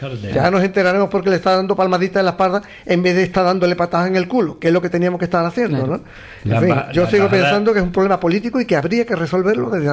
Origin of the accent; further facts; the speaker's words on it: Andalusia, Spain; somos muy, los andaluces muy moros también